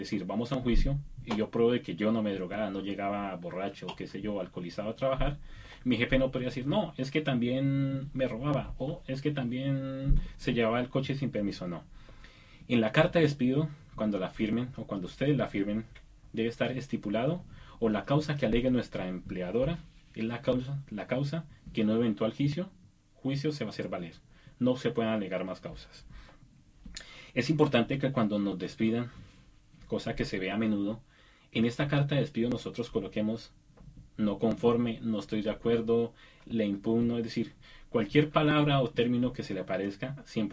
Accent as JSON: {"language": "Spanish", "country": "Colombia", "said": "yo soy de Colombia y me voy a ir a vacaciones en el 2013"}